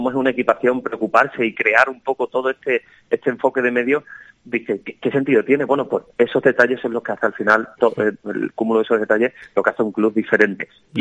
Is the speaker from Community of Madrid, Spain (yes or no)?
no; Extremadura, Spain; nosotros somos extremeños y queremos apostar por los extremeños.